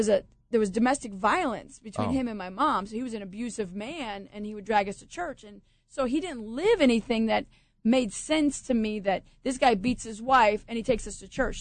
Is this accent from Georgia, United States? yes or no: no; Tampa, Florida, United States; I grew up in Tampa. I'm originally from there.